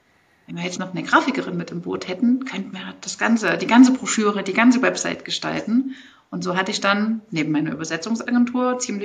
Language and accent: German; East Germany, Germany; ich komme ja aus dem Osten von Deutschland, da gab es früher den 5-Jahres-Plan.